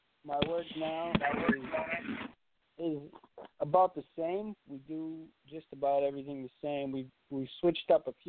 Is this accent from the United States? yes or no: yes; Salem, United States; I actually had a good physical therapist right here in my hometown, Salem.